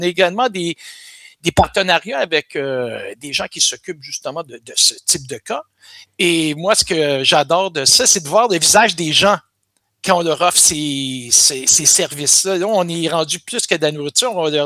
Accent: Montreal, Quebec, Canada; Moi, je viens originellement de Montréal.

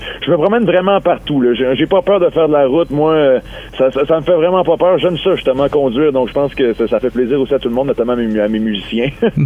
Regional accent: Quebec, Canada; Moi, je suis natif de Charlevoix, pour les gens qui ne me connaissent pas.

